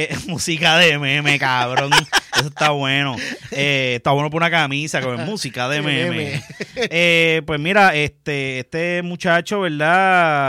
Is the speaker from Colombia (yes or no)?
no; Puerto Rico; yo soy un boricua en un mar de dominicano